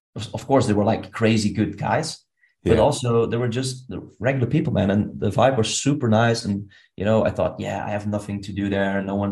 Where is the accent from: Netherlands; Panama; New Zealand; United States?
Netherlands; we come from the Netherlands.